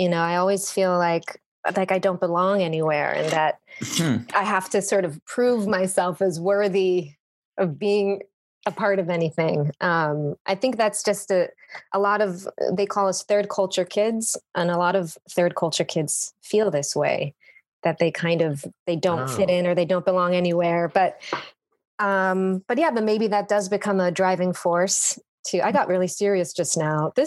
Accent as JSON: {"language": "English", "town": "Jerusalem", "region": "Jerusalem District", "country": "Israel", "tie": "born or raised there", "said": "Yeah, I was born and raised in Jerusalem, in Israel."}